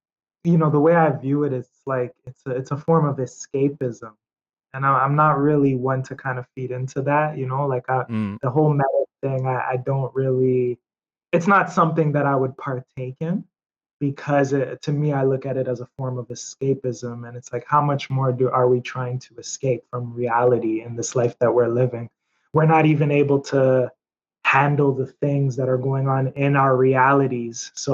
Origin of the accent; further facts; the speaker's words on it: Niagara Falls, Ontario, Canada; also born or lived in Toronto; I was born in Canada. Yeah, I was born in Toronto. My mother, she raised me in Niagara Falls. So we were born in Toronto, but she didn't want us to be raised in the city. So she moved us a bit out. And I grew up in my younger years in Niagara Falls